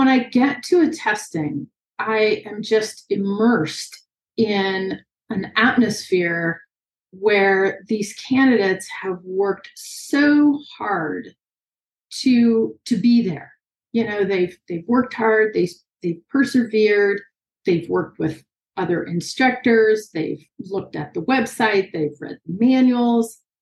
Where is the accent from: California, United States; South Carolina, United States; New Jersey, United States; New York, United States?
California, United States; I started Western because I am from California, and that's the predominant riding style.